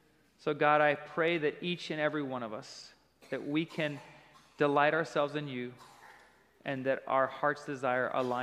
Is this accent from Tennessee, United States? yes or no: yes; Greeneville, Tennessee, United States; I grew up in Greenville, Tennessee. It's an incredible church family.